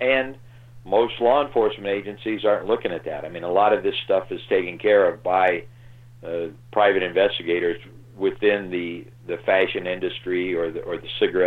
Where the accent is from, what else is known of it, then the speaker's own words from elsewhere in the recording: Midwest, United States; And I was from the Midwest. My wife was from the Midwest.